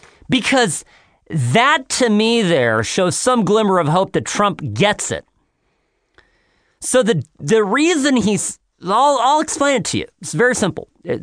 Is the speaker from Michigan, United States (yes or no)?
no; California, United States; As a Californian, my mind is boggled by this.